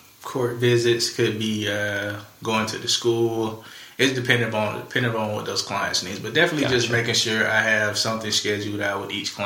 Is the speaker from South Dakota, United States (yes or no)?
no; Alabama, United States; Yes, I'm from Alabama.